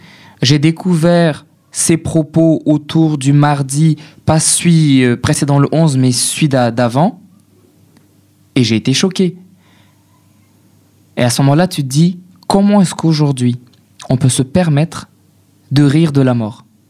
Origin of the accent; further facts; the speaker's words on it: Comoros; En tant que Comorien, il fallait que j'ouvre ma bouche.